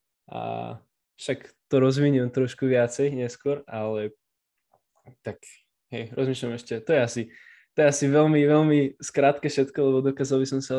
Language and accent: Slovak; Žilina, Žilina Region, Slovakia; som zo Žiliny, mám 18 rokov, v septembri som sa dal pokrstiť, čiže teraz môžem radosne prehlasovať, že som kresťan.